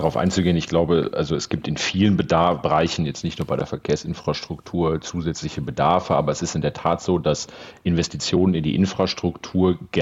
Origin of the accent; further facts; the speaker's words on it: North Rhine-Westphalia, Germany; in meiner Heimat, insbesondere in Nordrhein-Westfalen